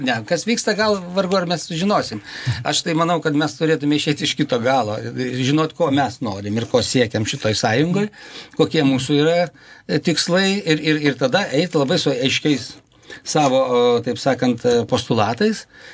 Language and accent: Lithuanian; Lithuania; Aš tai žiūrėčiau, nežinau, kodėl esu nuo šiaurinės sienos Lietuvos, aš žiūriu taip kaip estas.